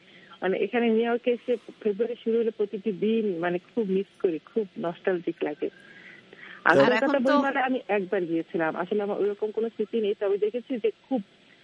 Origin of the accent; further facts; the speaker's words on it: Dhaka, Dhaka Division, Bangladesh; আমি আমার জন্ম ঢাকায়, পুরান ঢাকায় গ্যান্ডারিয়া, আর বড় হয়েছি ঢাকায়।